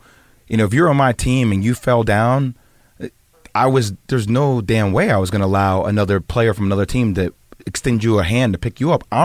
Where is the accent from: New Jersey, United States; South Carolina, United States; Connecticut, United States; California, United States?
New Jersey, United States; Plainfield; I'm from Plainfield, New Jersey, close to Newark.